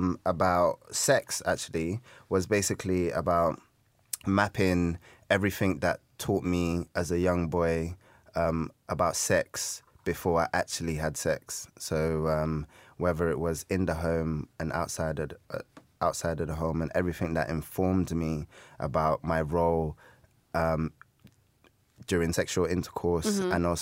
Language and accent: English; London, United Kingdom; I'm from Peckham.